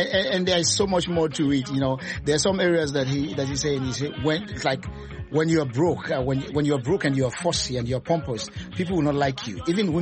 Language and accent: English; Freetown, Western Area, Sierra Leone; born there; I was born in Freetown, but my parents are from the east.